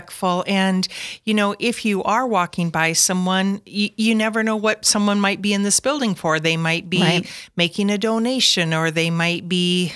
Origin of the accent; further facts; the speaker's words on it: Sioux Falls, South Dakota, United States; So I am from Sioux Falls.